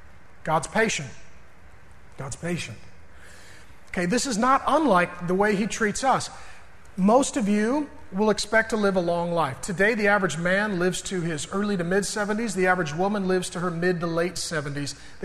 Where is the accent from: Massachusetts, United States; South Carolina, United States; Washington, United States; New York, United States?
Washington, United States; Seattle; I grew up in South Seattle, we call them Samoans.